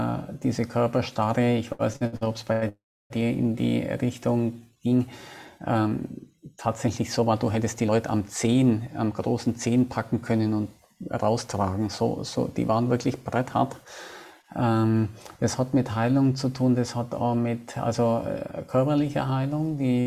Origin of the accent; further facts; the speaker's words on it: Bavaria, Germany; sage ich mal, als gebürtiger Bayer, der noch nie Bier getrunken hat.